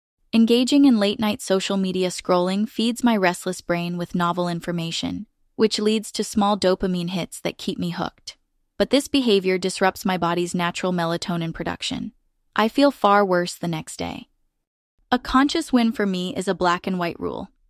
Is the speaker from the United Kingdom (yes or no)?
no; California, United States; And of course, as I'm Californian, there are times I want to deepen this practice.